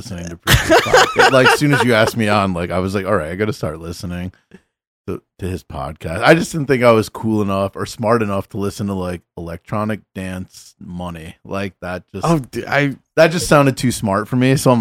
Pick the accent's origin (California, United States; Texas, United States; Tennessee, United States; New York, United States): New York, United States; I'm from New York.